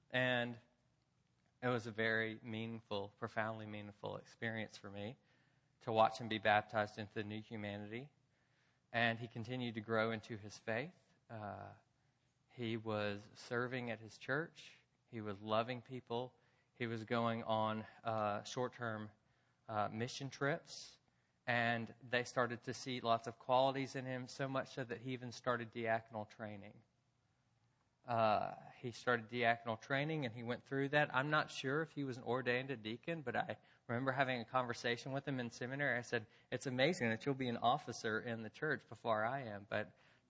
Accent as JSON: {"language": "English", "town": "Memphis", "region": "Tennessee", "country": "United States", "tie": "born or raised there", "said": "And then I went off to seminary, and slowly as I came back to Memphis, my hometown, to check in with him"}